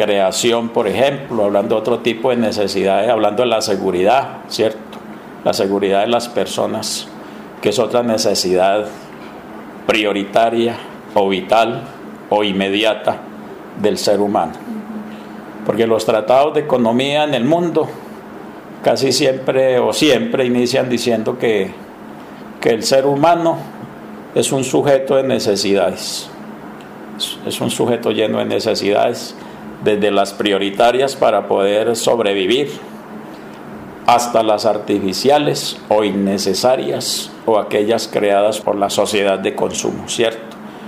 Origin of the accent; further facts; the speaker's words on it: Tolima, Colombia; also born or lived in Santander; yo soy tolimense y por ahí en mi tierra pues también encuentro mucha gente envidiosa. Pero dicen que es que acá hay más envidiosos, mucho más envidiosa la gente. Y hace 12 años estoy en Santander